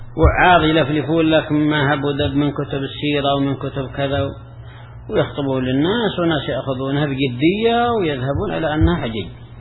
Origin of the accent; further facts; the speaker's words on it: Yemen; الحزبيون عندنا في اليمن كانوا يستدلون على المظاهرة